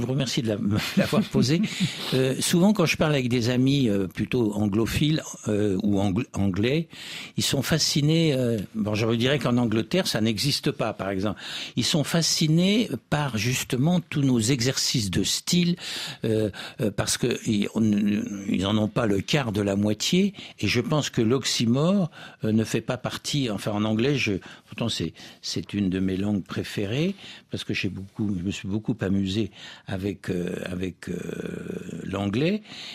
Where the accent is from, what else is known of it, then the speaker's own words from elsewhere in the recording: Lyon, Auvergne-Rhône-Alpes, France; Je suis lyonnais et basque d'adoption